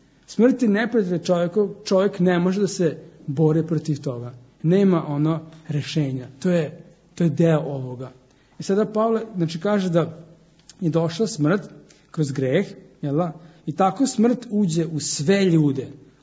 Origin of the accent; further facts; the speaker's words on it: Subotica, Vojvodina, Serbia; born there; Rođen sam u Subotici.